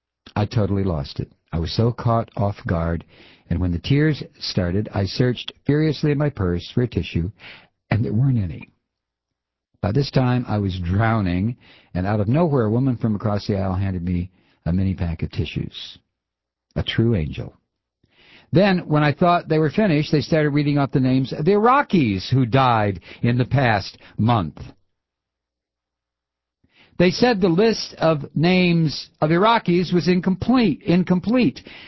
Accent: Chicago, Illinois, United States; I grew up in Chicago and went to the Unitarian Church there.

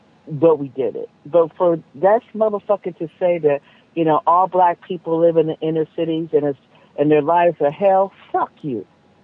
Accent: Los Angeles, California, United States; we moved from South Central to West LA when I was 5. And we lived there for like 8 years, which are my formative years.

